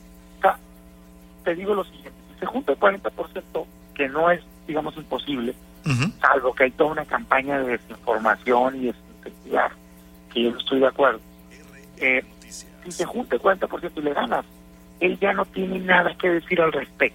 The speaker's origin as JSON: {"language": "Spanish", "country": "Mexico", "said": "como senador, como mexicano, pues es un desastre el gobierno federal"}